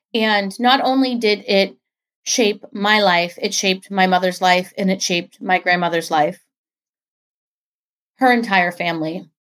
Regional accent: Wiesbaden, Hesse, Germany; Wiesbaden. That's where I was born. It's where I spent the first several years of my life. It is my hometown.

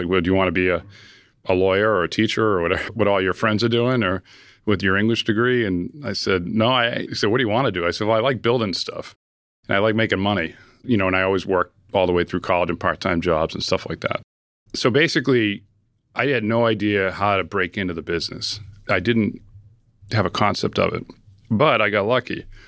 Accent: Milton, Massachusetts, United States; And so then we moved to Milton. So I ended up growing up in Milton when I was a kid.

